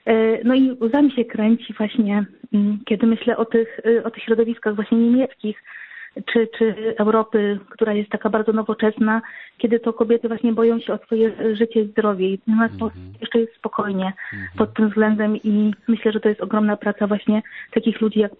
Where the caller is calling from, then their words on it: Kraków, Lesser Poland, Poland; Ja dzwonię z Krakowa.